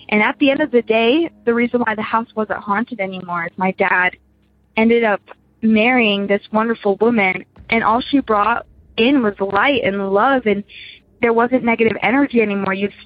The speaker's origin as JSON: {"language": "English", "region": "Utah", "country": "United States", "tie": "born or raised there", "said": "And my dad, you know, growing up in Utah, you'd think we'd be religious, but we're actually not."}